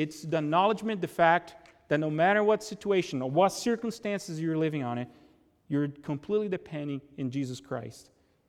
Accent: Brazil; English is a second language; now in United States; I grew up in Brazil. I want to be a soccer player.

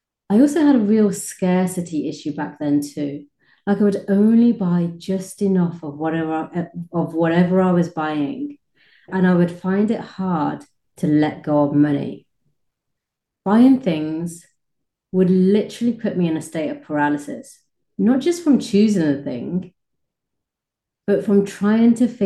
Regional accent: United Kingdom; also born or lived in Kuwait; now in Dubai, United Arab Emirates; So this week, I have been in my home country, the UK. I currently live in Dubai in the United Arab Emirates, and I've lived in Dubai with my family for the past 4 years, almost 4 years. But before that, we lived in another Middle Eastern

